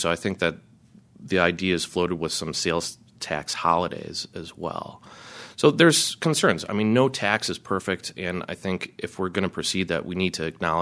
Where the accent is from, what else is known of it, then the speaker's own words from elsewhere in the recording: Milwaukee, Wisconsin, United States; I'm originally from Milwaukee